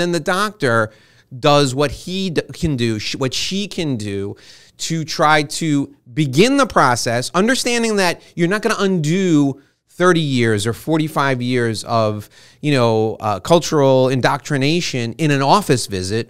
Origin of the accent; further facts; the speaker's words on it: New York, United States; born there; My wife was born in New Jersey. I was born in New York, but that's not the diversity I'm talking about.